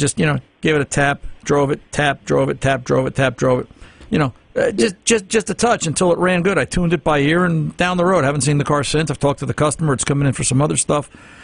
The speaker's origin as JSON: {"language": "English", "region": "England", "country": "United Kingdom", "said": "You know, we're English, separated by a common language."}